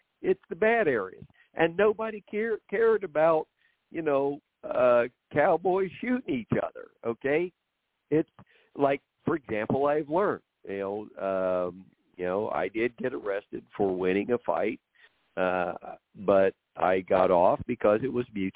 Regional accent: Oklahoma, United States; I grew up on the border of Oklahoma and Kansas. My dad was born on the Kansas side, and I was raised mostly on the Oklahoma.

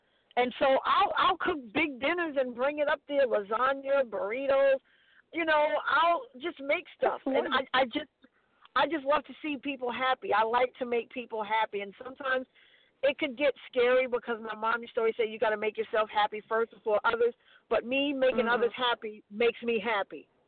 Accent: Brooklyn, New York, United States; also born or lived in Virginia; now in Las Vegas, United States; I want to shout out to all my friends back in Brooklyn that I grew up with in Prospect Place, all my friends back in Virginia.

